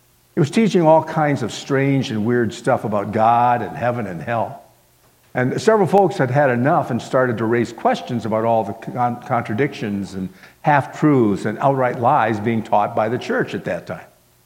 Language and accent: English; Miami, Florida, United States; That was for myself growing up in Miami, Florida.